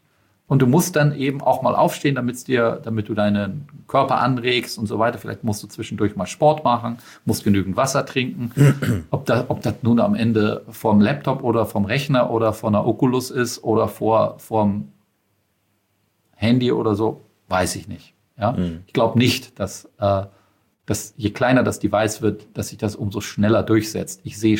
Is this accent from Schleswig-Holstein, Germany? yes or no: yes; Schleswig-Holstein, Germany; und ich bin aus Schleswig-Holstein